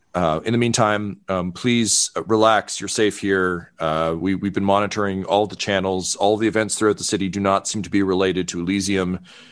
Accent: Toronto, Ontario, Canada; I'm the sheriff here at this event. I'm a transplant from Toronto, so I apologize if my French isn't great.

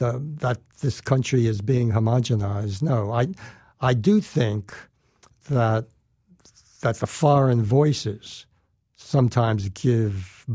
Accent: Bronx, New York, United States; When I grew up in the Bronx, Brooklyn was another planet.

